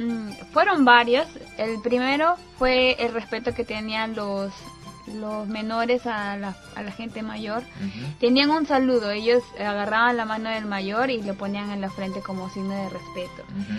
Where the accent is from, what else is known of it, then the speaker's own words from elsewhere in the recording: Peru; Bueno, soy de Perú.